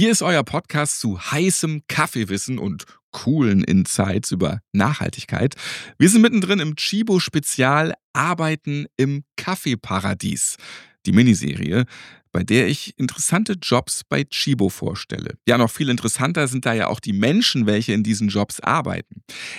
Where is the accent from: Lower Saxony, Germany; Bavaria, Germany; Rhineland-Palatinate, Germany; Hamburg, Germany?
Hamburg, Germany; wie ich es als Hamburger auch liebe.